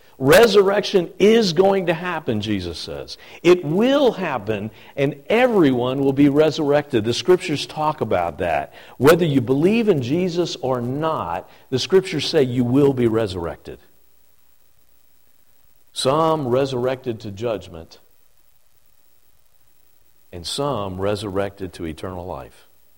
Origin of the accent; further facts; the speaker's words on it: Norfolk, Virginia, United States; accent: Norfolk, Virginia; And just by my voice and my strange accent that I have from Norfolk, Virginia